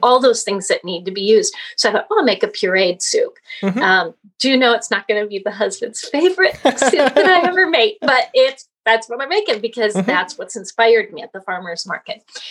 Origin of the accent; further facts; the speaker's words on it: Minnesota, United States; now in California, United States; So I'm originally from Minnesota, but I live in California and consider myself very settled here, been here since the late 70s.